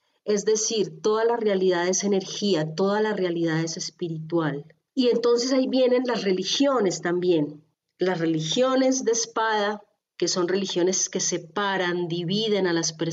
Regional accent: Bogotá, Colombia; yo nací en Bogotá, soy de cultura bogotana, pero rastreando en mis ancestros, yo tengo ancestros chamanes muiscas.

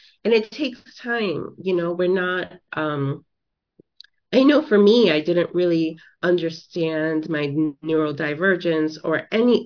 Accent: New York City, New York, United States; Alhamdulillah, I grew up in New York City that was very diverse, with faiths.

